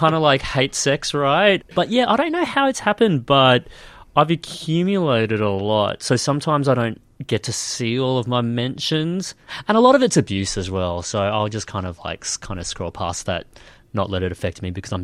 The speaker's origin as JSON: {"language": "English", "region": "Queensland", "country": "Australia", "tie": "born or raised there", "said": "I grew up on the Sunshine Coast, which is kind of home to a lot of batshit insane politicians."}